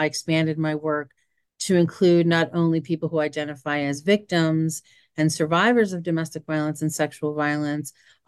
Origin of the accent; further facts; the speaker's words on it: New York, United States; I'm from New York.